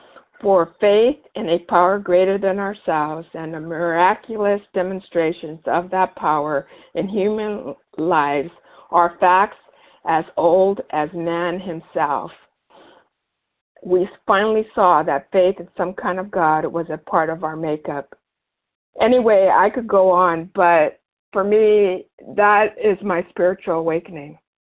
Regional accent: Los Gatos, California, United States; I'm from Northern California, Los Gatos.

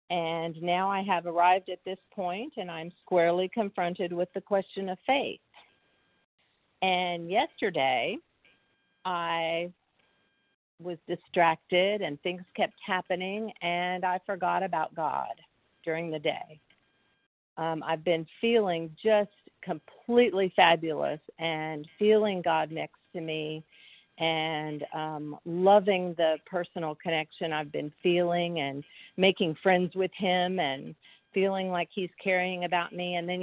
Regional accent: Texas, United States; from Texas. I happen to be in Louisiana right now, but I'm from Texas

